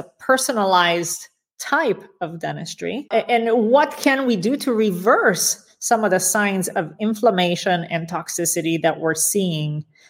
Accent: Romania; I had 16 large mercury fillings in my mouth growing up in Romania

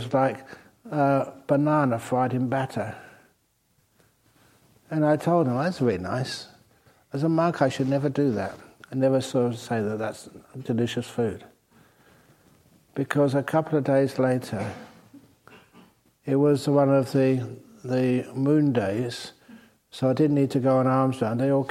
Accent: England, United Kingdom; I'm an English monk.

